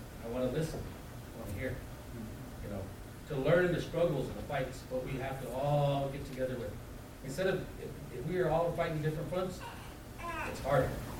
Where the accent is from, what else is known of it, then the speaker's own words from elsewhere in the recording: New Mexico, United States; I come from the Navajo Nation of New Mexico.